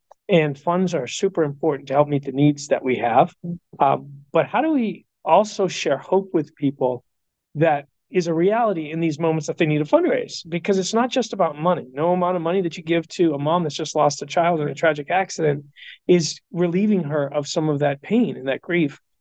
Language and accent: English; New Hampshire, United States; also born or lived in Virginia / Massachusetts; moved from Virginia, where I'd been stationed, back up to Massachusetts to be closer to family. I grew up in New Hampshire, and my wife's family was from Massachusetts.